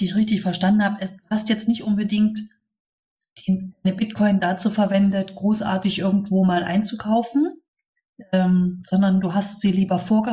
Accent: Leipzig, Saxony, Germany; in Leipzig, wo ich herkomme

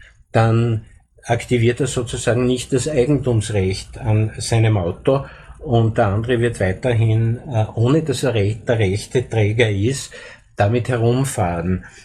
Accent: Austria; Und es ist illegal, jetzt als Österreicher die Nichtregistrierten aufzunehmen. Das interessiert hier niemanden in Österreich.

